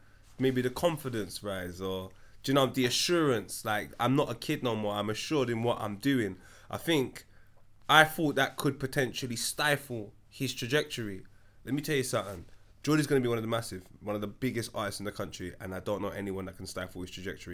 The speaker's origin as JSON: {"language": "English", "town": "Tottenham", "region": "London", "country": "United Kingdom", "said": "When man say I'm from Tottenham, reshaping that. I'm from Wood. I'm from here."}